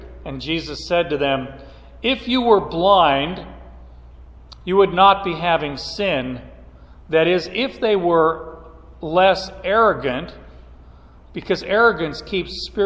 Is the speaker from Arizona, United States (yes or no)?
yes; Phoenix, Arizona, United States; I grew up in northern Phoenix. It wasn't even really part of the city limits. It was a farm, 15 miles from downtown Phoenix.